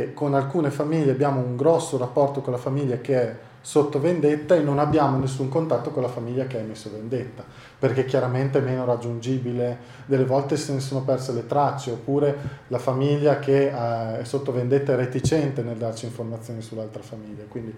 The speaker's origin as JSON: {"language": "Italian", "region": "Trentino-Alto Adige", "country": "Italy", "said": "Io vengo dal Trentino"}